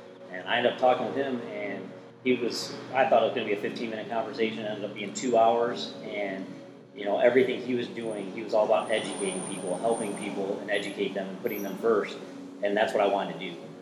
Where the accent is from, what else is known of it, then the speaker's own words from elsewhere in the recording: Roseville, Michigan, United States; I'm initially from Roseville, Michigan. I ended up joining the military, Air Force, right out of high school.